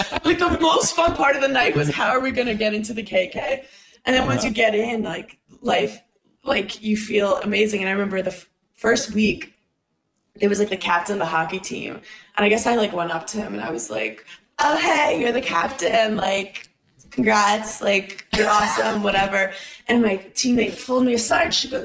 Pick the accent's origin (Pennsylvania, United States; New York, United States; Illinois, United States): New York, United States; Brooklyn; I'm from Brooklyn, New York.